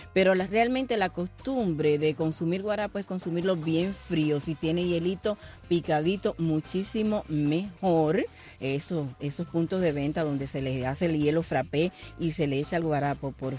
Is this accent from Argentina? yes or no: no; Urbano Noris, Holguín, Cuba; porque en mi pueblo Urbano Noris es uno de los centrales que ha quedado produciendo la caña de azúcar todavía.